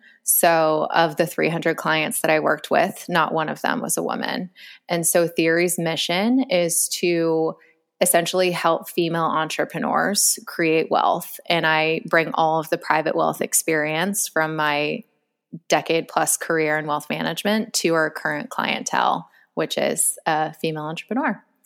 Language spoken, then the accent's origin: English; Boston, Massachusetts, United States; I'm originally from the Boston area.